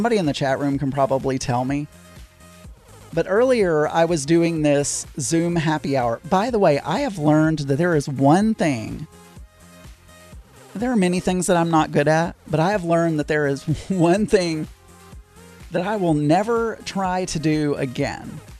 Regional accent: the South, United States; But I say pecan, and I am from the South, and I feel like pecan is what I say.

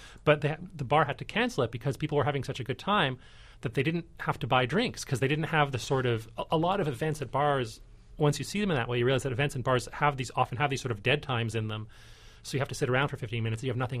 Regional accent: Canada; I am from Canada.

